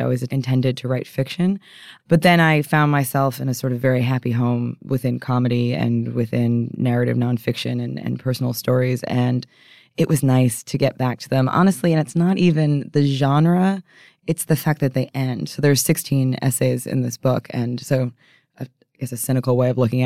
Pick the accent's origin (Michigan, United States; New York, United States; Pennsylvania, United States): New York, United States; I'm sorry. I'm a New Yorker.